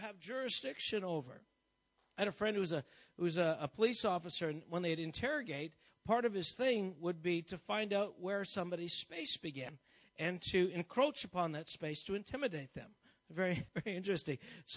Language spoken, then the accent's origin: English; Canada; I'm a Canadian. Can't work. Don't have a green visa or anything, or a green card.